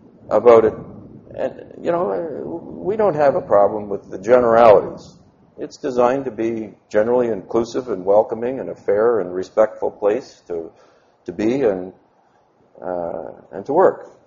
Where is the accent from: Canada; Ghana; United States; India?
Canada; Just because I'm Canadian, you can't pick on me.